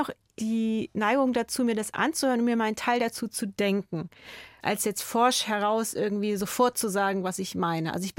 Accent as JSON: {"language": "German", "region": "East Germany", "country": "Germany", "tie": "born or raised there", "lives_now": "Munich, Germany", "said": "Ich bin ja nun auch schon lange in München, aber der Osten ist halt schon meine Heimat, würde ich sagen."}